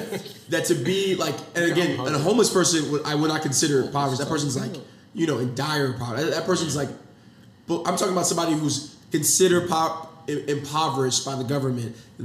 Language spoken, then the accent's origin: English; Nigeria; moved away; I'm from the outside looking in. I'm coming from Nigeria. I'm coming from a family where I was, when I got here